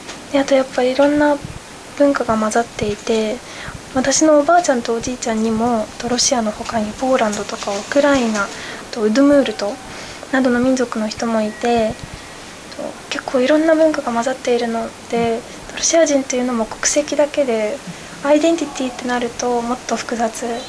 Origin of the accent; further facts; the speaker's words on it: Nagaoka, Niigata, Japan; Japanese is a second language; 私は長岡で育ったので、地元で育った外国人の自分の経験を生かして